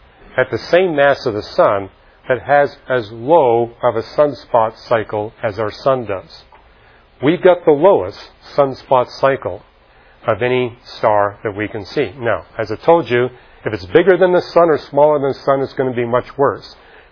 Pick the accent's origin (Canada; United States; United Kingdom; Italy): Canada; So I grew up in Canada where we were seeing the aurora, spectacular auroral displays at every solar maximum.